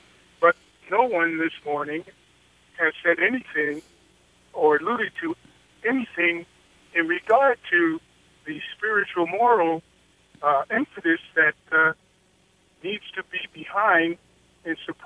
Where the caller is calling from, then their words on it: Salem, Oregon, United States; I am from Salem, and I've been listening